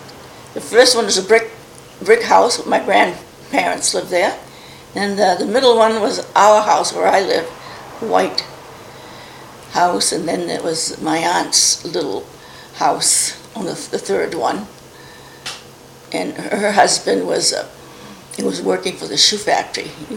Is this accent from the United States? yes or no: yes; Auburn, United States; I was born in Auburn, August 4th, 1933.